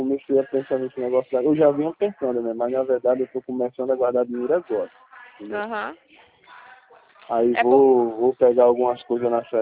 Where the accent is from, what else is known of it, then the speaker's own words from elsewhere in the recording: Coruripe, Alagoas, Brazil; now in Maceió, Brazil; eu sou de Coruripe. Eu moro em Maceió por causa da minha esposa. por causa do trabalho também